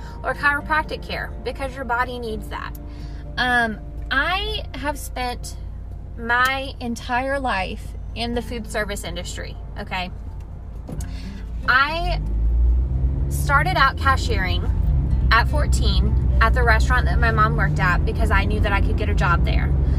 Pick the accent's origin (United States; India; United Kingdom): United States; Alabama; also born or lived in Louisiana / Florida; So I'm from Alabama. If you guys don't know this about me, I'm from Alabama. Let me start there. I'm from Alabama. I moved to Louisiana for culinary school.